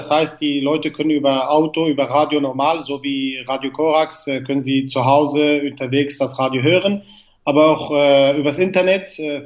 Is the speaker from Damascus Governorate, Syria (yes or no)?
no; Amuda, Al-Hasakah Governorate, Syria; moved away; in Syrien, in meiner Heimatstadt, in Amuda, die ich bis zu dem Datum 2011 seit 1990 nicht besuchen durfte. Also 23 Jahre später konnte ich erst in meine Heimatstadt zurückkehren